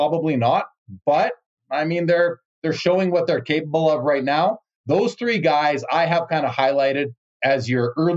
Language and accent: English; Canada; As a Canadian myself, I collect Connor McDavid and Sidney Crosby and Wayne Gretzky